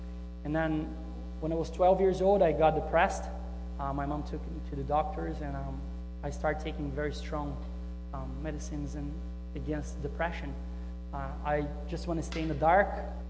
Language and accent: English; South Brazil, Brazil; English is a second language; This is very similar to my hometown in Brazil. I'm from Brazil. I come from a Dutch colony in Brazil, south of Brazil, very close to Argentina, Uruguay, Paraguay.